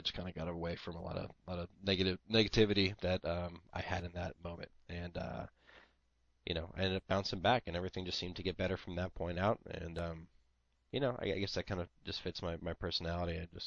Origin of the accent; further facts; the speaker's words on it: California, United States; also born or lived in Japan; I grew up a lot. Part of my life, I grew up in California, and there's fantastic sushi in California.